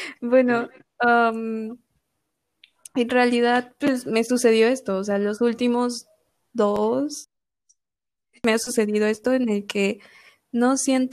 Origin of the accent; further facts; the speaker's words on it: Mexico; creo que como mexicanas, como mexicanos, solemos ser muy atascados